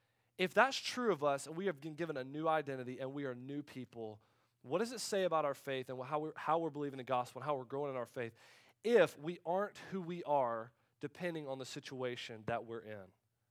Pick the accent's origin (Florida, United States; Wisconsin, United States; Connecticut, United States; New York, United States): Florida, United States; Middleburg; So I grew up in Middleburg, Florida, the birthplace